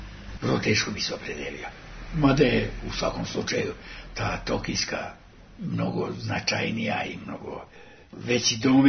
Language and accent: Serbian; Serbia; Ja sam prvi Srbin zlatnu medalju koju osvojio.